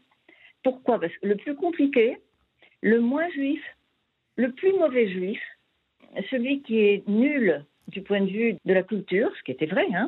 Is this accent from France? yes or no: no; Algeria; born there; also born or lived in Germany; Quoique moi, je considère que je suis née en Algérie et en Allemagne.